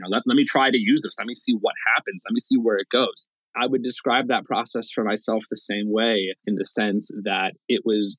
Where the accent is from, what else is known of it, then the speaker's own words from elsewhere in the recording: Utah, United States; I grew up here in Utah. The first glory days of the Utah Jazz, I was like seven, those two finals runs.